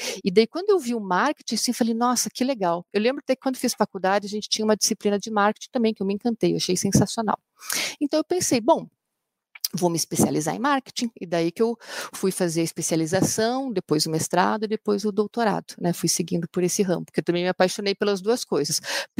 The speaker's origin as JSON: {"language": "Portuguese", "town": "Curitiba", "region": "Paraná", "country": "Brazil", "said": "eu sou aqui de Curitiba, né? Eu sempre brinco, não parece, né? Porque eu sou meio falante. Eu digo bom dia para as pessoas, né? Que curitibano tem fama, né, de ser, né, meio cara fechada, né? Mas eu sou terceira geração de curitibanos, inclusive."}